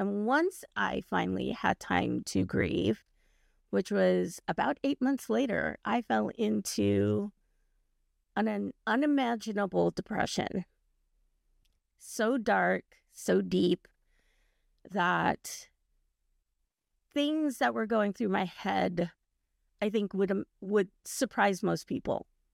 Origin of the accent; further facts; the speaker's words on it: Carson, California, United States; I grew up in Carson, yay, Sea House.